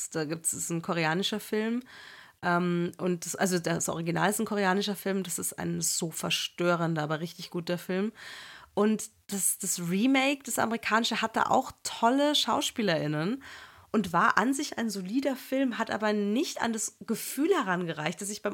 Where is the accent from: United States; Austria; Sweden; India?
Austria; Funny Games, klar, als Österreicherin.